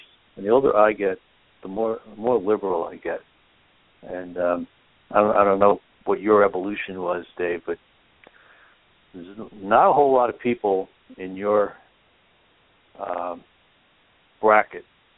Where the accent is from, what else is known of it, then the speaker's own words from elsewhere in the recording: Ridgefield Park, New Jersey, United States; also born or lived in North Bergen; I was born in Jersey City. My parents had an apartment in North Bergen, which is just a few miles north of Jersey City. And then when I was about 3, they bought their first house in Richfield Park